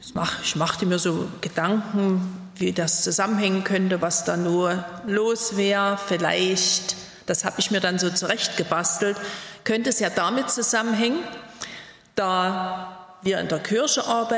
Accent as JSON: {"language": "German", "town": "Radebeul", "region": "Saxony", "country": "Germany", "said": "wir lebten schon viele Jahre hier. Wir stammen aus Ostsachsen, aus Radebeul bei Dresden."}